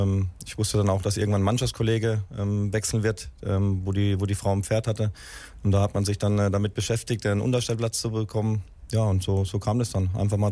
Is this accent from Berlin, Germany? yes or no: no; Bochum, North Rhine-Westphalia, Germany; Ja, weil ich bin ja auch aus Bochum, von Bochum nach Wolfsburg gezogen.